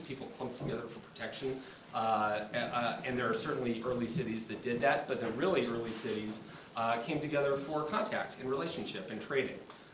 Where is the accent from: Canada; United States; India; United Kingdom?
United States; Minneapolis, Minnesota; So I'm from Minneapolis